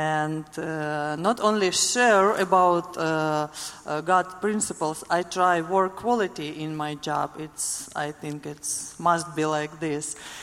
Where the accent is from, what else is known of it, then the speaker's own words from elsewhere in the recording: Ukraine; English is a second language; now in United States; I'm from Ukraine, and YMCA, it's first my job in U.S.